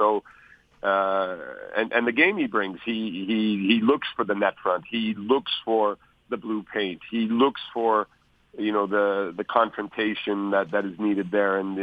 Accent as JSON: {"language": "English", "town": "Winnipeg", "region": "Manitoba", "country": "Canada", "tie": "born or raised there", "said": "No, it is my hometown. I had 12 family members of different types, in-laws and so on, at the game in Winnipeg."}